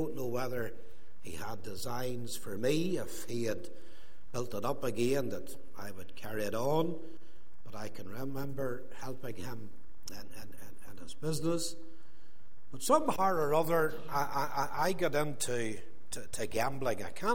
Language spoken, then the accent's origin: English; Belfast, Northern Ireland, United Kingdom; I'm born and brought up in the Lower Shankill, in a place called Brown Square. And it was a real hot loyalist place, just on the verge of a Catholic place